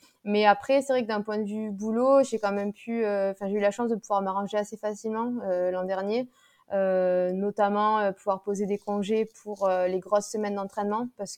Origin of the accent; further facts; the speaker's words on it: Toulouse, Occitanie, France; now in Aix-en-Provence, France; je suis toulousaine. J'habite à Aix-en-Provence depuis maintenant 10 ans.